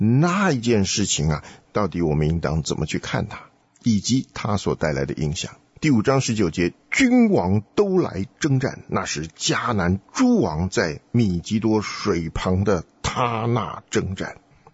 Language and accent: Chinese; Taiwan; moved away as an adult; now in United States; 我是从台湾来的，我在台湾的时候没有信主，20来岁出国留学，到美国才信主